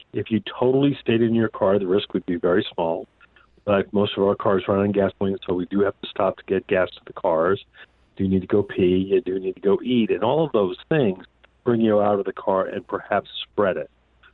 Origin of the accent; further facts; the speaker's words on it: New York City, New York, United States; also born or lived in Boston / Washington, D.C.; So I grew up in New York City, did my medical training in Boston, and then when I was in the Navy, I was in D.C.